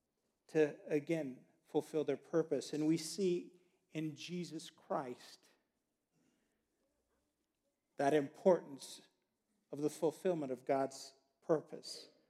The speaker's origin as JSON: {"language": "English", "region": "Nebraska", "country": "United States", "tie": "born or raised there", "said": "and I grew up in Nebraska."}